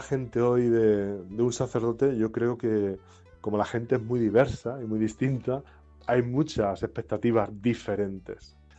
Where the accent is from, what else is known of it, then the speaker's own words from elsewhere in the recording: Villahermosa, Castilla-La Mancha, Spain; Soy natural de Villahermosa y fui ordenado sacerdote el 1 de junio del 2002.